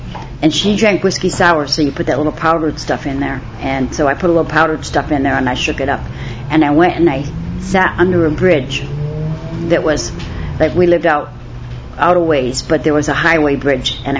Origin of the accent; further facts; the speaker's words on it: Connecticut, United States; born there; A little bit about me. I was born in Connecticut. I have three sisters, and my mom died when I was six.